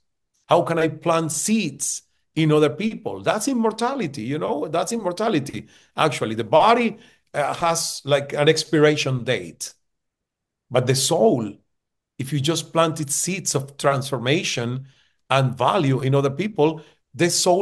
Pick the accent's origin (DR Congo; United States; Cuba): Cuba; when I was growing up in Cuba and I started as a radio broadcaster